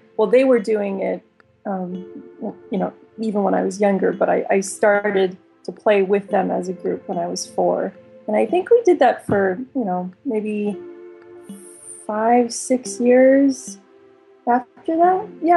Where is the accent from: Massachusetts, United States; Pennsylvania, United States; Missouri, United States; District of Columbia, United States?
Missouri, United States; St. Louis; I grew up in St. Louis.